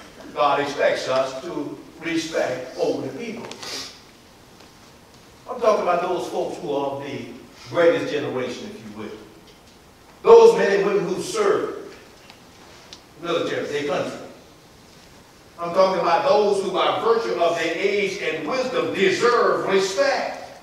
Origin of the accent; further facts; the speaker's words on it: New Orleans, Louisiana, United States; I can remember growing up in New Orleans, Louisiana, number two of nine children.